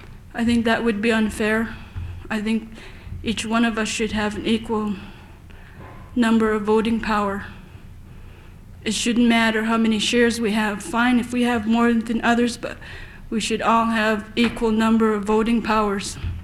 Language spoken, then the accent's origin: English; Tazlina, Alaska, United States; I'm from Taslina.